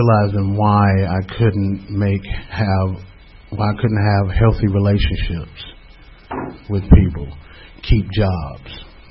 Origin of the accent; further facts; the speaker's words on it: Chicago, Illinois, United States; I was born and raised in Chicago. I am the youngest of 10 children.